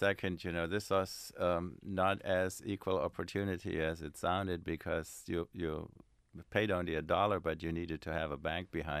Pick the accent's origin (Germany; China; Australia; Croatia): Germany; English is a second language; now in United States; not nearly as good as they are, say, where I grew up in Germany.